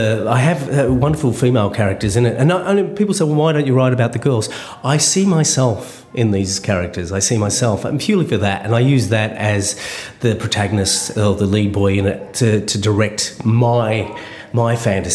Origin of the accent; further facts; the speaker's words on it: Australia; I thought it's probably not my place as an Aussie author